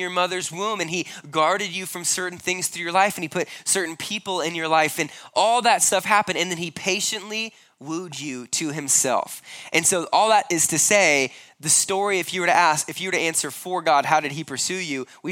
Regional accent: Nebraska, United States; We're both from Nebraska, ended up having to fly to South Africa to meet each other.

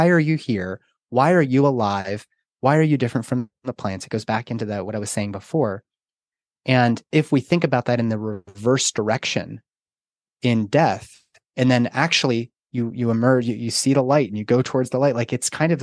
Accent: Pittsburgh, Pennsylvania, United States; I grew up in Pittsburgh.

